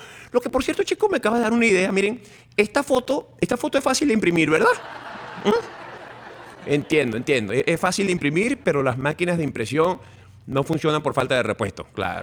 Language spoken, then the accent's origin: Spanish; Venezuela; lo que nosotros como venezolanos estemos dispuestos a hacer